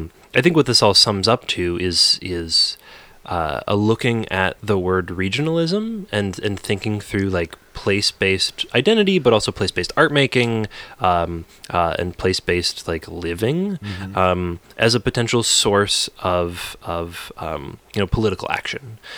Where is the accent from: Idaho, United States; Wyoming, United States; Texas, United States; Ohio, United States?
Ohio, United States; Toledo; now in Chicago, United States; You know, like I grew up near Toledo, Ohio, which is a place that like has like a very distinct urban landscape, and we live in Chicago.